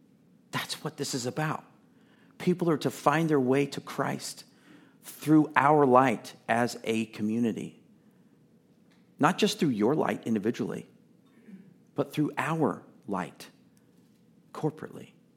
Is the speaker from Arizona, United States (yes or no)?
no; Texas, United States; So I grew up in Texas, and many times driving to Central Texas, or what we call Central Texas, is actually almost West Texas.